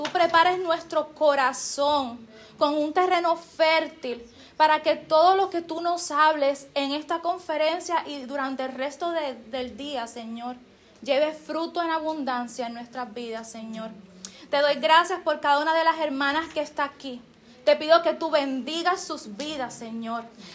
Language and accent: Spanish; Puerto Rico; como dicen en mi país, Puerto Rico